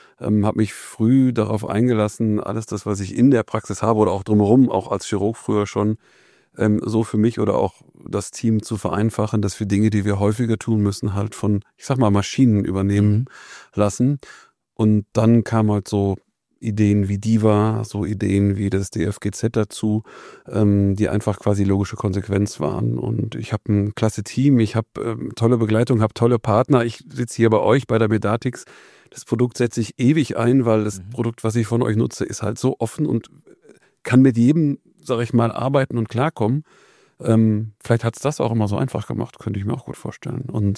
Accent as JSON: {"language": "German", "region": "North Rhine-Westphalia", "country": "Germany", "said": "ich komme aus dem Sauerland"}